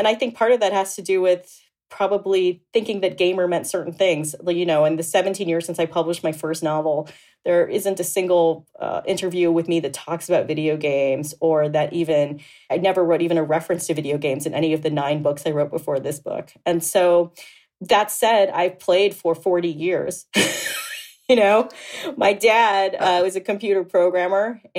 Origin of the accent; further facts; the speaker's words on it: Boca Raton, Florida, United States; I was raised in Boca Raton, Florida, which, as you may or may not know, is 66% Jewish.